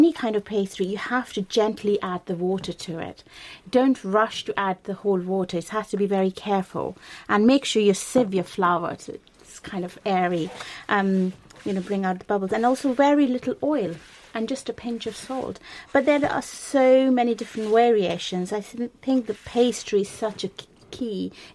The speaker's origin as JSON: {"language": "English", "region": "West Bengal", "country": "India", "tie": "born or raised there", "said": "my parents are from Punjab. Yes, I grew up in West Bengal"}